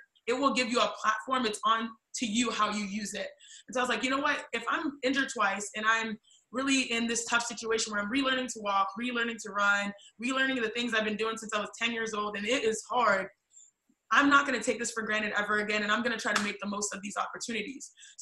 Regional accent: United States; I'm Nigerian American, I'm a female, and I'm an athlete, and I'm a nerd.

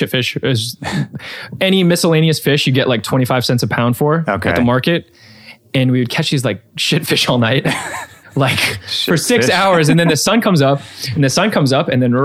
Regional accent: Florida, United States; I had growing up in Florida, then I had lived that kind of, for lack of a better word, the kind of the redneck life.

